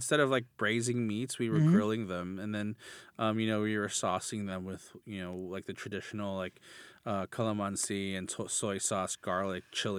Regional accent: Pico Rivera, California, United States; I grew up in Pico Rivera, which is about 18 miles from downtown LA.

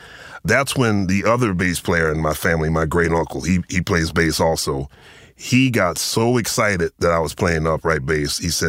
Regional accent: Philadelphia, Pennsylvania, United States; born or raised there

